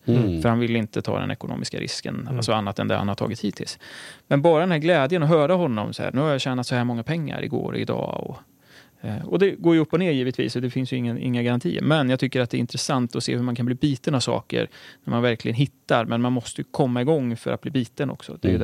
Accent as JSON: {"language": "Swedish", "town": "Örebro", "region": "Örebro County", "country": "Sweden", "tie": "born or raised there", "said": "en god vän från Örebro där jag är uppvuxen"}